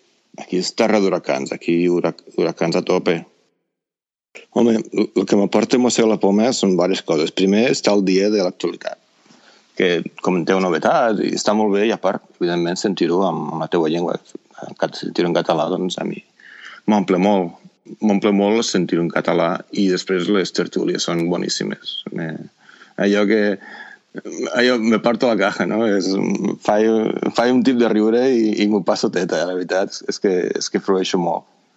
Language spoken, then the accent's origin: Catalan; Lleida, Catalonia, Spain; also born or lived in Barcelona; now in United States; Jo sóc original de Lleida, però vaig néixer a Lleida, però després vaig viure a Barcelona un munt de temps i després vaig vindre cap als Estats Units ja fa una pila d'anys.